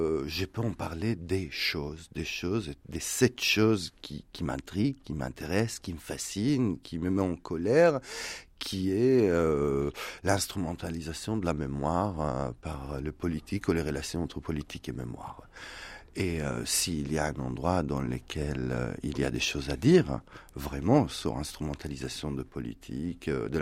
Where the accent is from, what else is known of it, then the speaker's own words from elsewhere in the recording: Israel; moved away; j'ai quitté Israël il y a 20 et quelques années, Israël ne m'a jamais quitté. Et donc, je suis toujours là-bas. Depuis quelques années, je suis de nouveau physiquement aussi là-bas, puisque j'enseigne en Israël 6 mois par an.